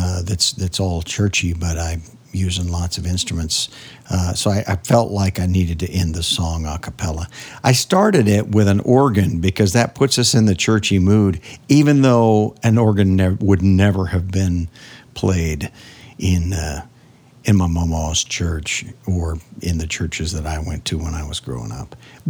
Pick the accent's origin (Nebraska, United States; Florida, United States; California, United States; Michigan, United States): Nebraska, United States; Even though I grew up in Nebraska, we were kind of, it was kind of a transplanted thing into the Midwest.